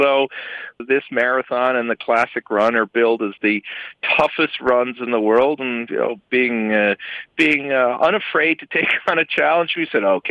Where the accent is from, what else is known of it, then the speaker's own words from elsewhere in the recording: Newfoundland and Labrador, Canada; Well, you'll know I'm from Newfoundland and Labrador.